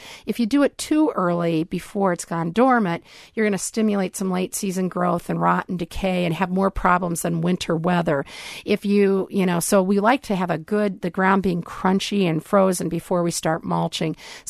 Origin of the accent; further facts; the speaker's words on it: Wisconsin, United States; I'm from Wisconsin. I use an old ice cream bucket for mine.